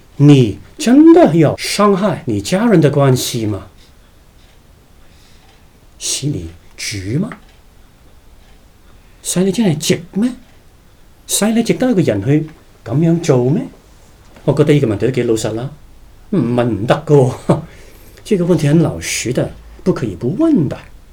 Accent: China; 这个是另外一个我们中国人的

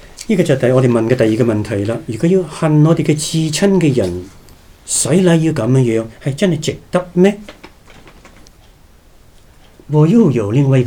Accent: China; 这个是另外一个我们中国人的

